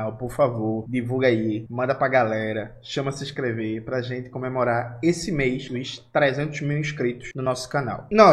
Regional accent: Brazil; eu tenho algumas tarefas que são tarefas existenciais enquanto brasileiro, mas são tarefas também militantes de compreender o nosso povo.

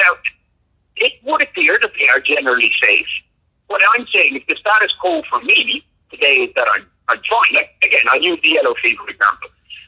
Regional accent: Ireland; And as an Irishman, I don't mind having a drink or two, no, as you might well know.

